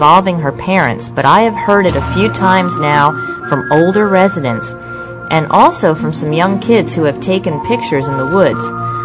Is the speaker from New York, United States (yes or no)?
no; Madison, New Jersey, United States; also born or lived in Chatham; that was a story I grew up hearing, you know, because I grew up in Madison and Chatham.